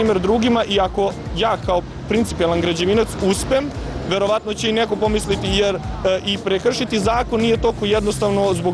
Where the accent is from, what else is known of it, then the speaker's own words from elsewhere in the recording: Kraljevo, Šumadija and Western Serbia, Serbia; now in Belgrade, Serbia; dolazim iz Kraljeva, student sam Građanskog fakulteta u Beogradu.